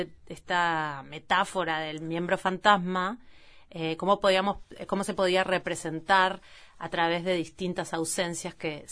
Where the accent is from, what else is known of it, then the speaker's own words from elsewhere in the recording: Montevideo, Uruguay; born there; yo nací en El Cordón, esa era mi calle, Chanay Jackson